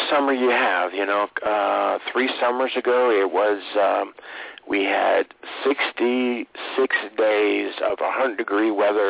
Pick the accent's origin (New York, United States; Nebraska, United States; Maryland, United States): Nebraska, United States; also born or lived in Chicago; I'm from Nebraska